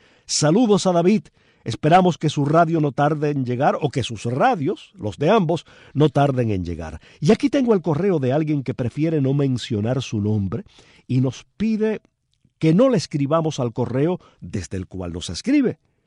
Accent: Palma Soriano, Santiago de Cuba, Cuba; Aquí tengo una carta de Oreste Valdés, vecino de Palma Soriano, mi pueblo.

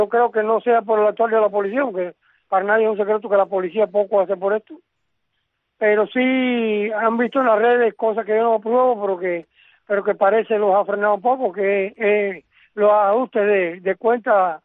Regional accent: Santa Clara, Villa Clara, Cuba; born there; yo soy nacido en Santa Clara y me conozco mi ciudad palmo a palmo.

